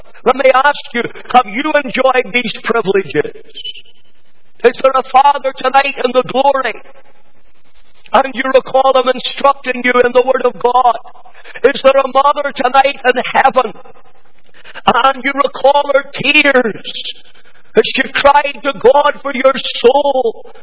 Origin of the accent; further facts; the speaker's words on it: Banbridge, Northern Ireland, United Kingdom; born there; I was born in Vonbridge in County Down.